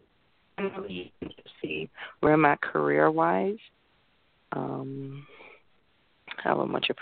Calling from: Connecticut, United States; I'm calling from Connecticut tonight.

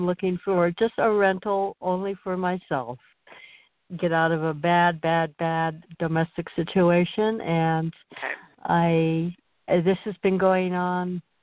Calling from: Arizona, United States

